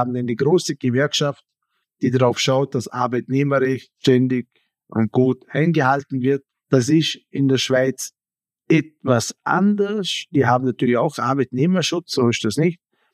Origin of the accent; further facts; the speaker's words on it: Vorarlberg, Austria; Wir haben eine hohe Bürokratie hier in Vorarlberg.